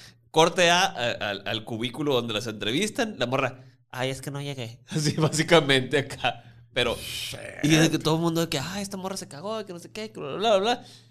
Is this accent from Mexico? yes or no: yes; Mexico City, Mexico; also born or lived in Guaymas; Soy un chilango que no se muera a 30 grados